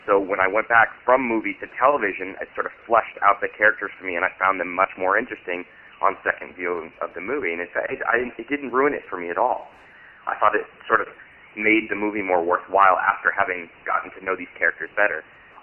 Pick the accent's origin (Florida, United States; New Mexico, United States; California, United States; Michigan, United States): California, United States; San Francisco; I'm from San Francisco.